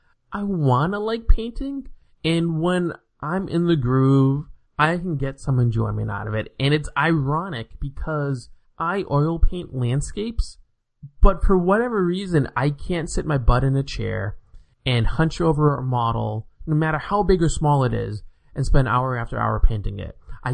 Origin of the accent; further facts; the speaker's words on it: United States; being someone who lives here where I do, and of course being an American like you